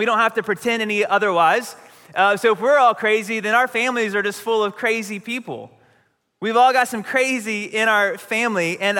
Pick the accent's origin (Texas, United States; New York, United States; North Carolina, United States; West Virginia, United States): North Carolina, United States; And because we're from Eastern North Carolina, it's a country song.